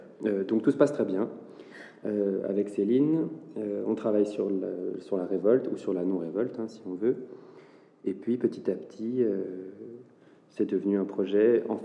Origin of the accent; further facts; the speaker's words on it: Paris, Île-de-France, France; Moi j'étudie à Paris parce que j'ai grandi à Paris.